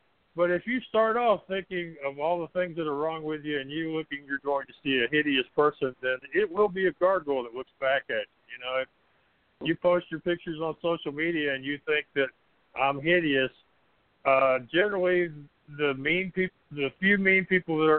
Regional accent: Texas, United States; Well, I'm from Texas, and I give some good Texas-sized hugs

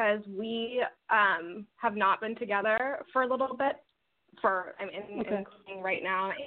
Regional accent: Kansas City, United States; I'm from Kansas City.

